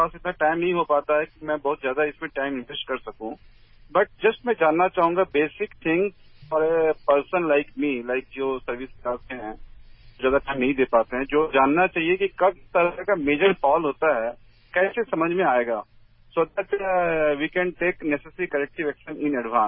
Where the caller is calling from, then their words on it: Delhi, India; ma'am मैं दिल्ली से हूँ, मैं रेगुलर लिसनर हूँ